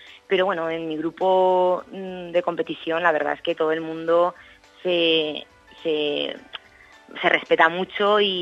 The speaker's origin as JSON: {"language": "Spanish", "town": "Requena", "region": "Valencian Community", "country": "Spain", "said": "yo soy de Requena, de Siete Aguas, entonces aquí tenemos una montaña espléndida y casi siempre entreno en montaña."}